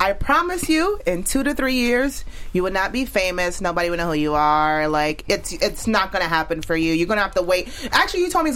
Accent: New York, United States; Growing up in New York, it was so diverse.

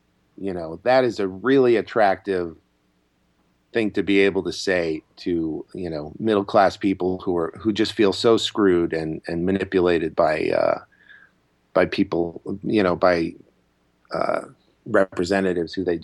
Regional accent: New York, United States; I mean, I'm from New York. I've known him for 20 years, 30 years here

